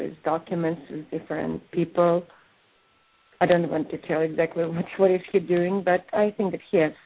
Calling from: California, United States; I'm calling from California.

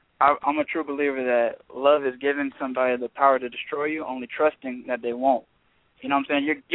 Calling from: Tampa, Florida, United States; I'm calling from Tampa, Florida.

